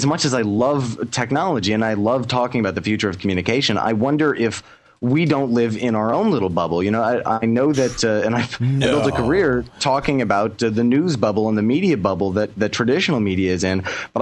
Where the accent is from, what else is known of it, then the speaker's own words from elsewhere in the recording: Midwest, United States; now in Brooklyn, United States; Well, I wonder sometimes because I have my family's from Jersey and New York, and I grew up in the Midwest, and I went to a very small school.